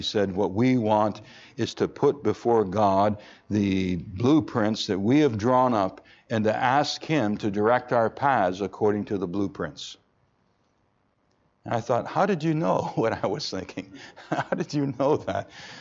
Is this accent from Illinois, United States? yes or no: no; Pontiac, Michigan, United States; It was on the other side of Michigan by the Grand Rapids areas. I was from the Pontiac side, 2 hours away.